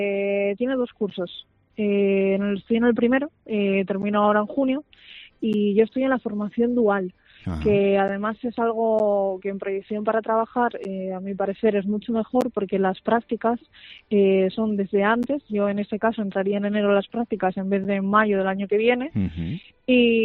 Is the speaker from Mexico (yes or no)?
no; Asturias, Spain; now in Salamanca, Spain; yo no soy de Salamanca, yo he terminado aquí en Salamanca un poco por circunstancias de la vida. Yo soy